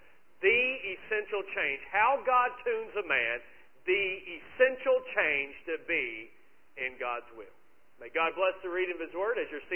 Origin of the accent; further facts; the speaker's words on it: Kentucky, United States; I grew up in Kentucky, and so and my dad worked with horses a little bit